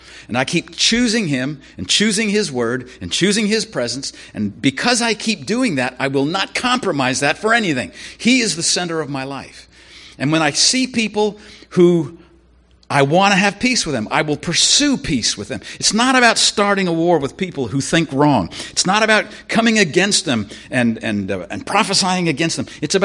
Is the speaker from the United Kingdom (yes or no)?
no; Canada; I can't because I'm a Canadian.